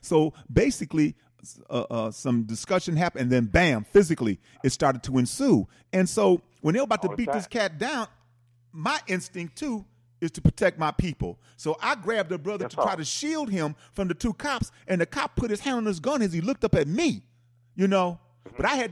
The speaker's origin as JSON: {"language": "English", "town": "Milwaukee", "region": "Wisconsin", "country": "United States", "said": "In fact, I'm from Milwaukee."}